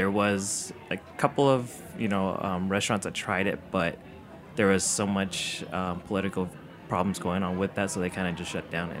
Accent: Westminster, California, United States; Well, I was born in the U.S. I grew up in Orange County, Little Saigon.

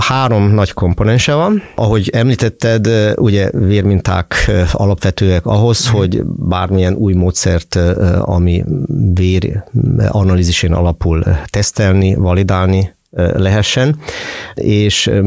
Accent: Hungary; also born or lived in Germany; ez hozott el minket Magyarországra. Hát nyilván az egyik kötődés az az, hogy innen származom

